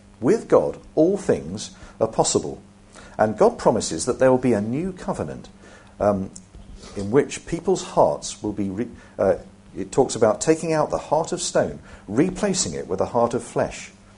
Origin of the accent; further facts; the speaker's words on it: South East England, United Kingdom; Incidentally, I grew up in Hampshire, just like the actress, so I know it's all true.